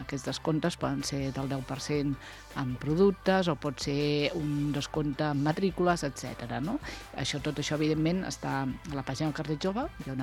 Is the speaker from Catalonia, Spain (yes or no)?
yes; Vilafranca del Penedès, Catalonia, Spain; quan tenim el carnet jove i som de Vilafranca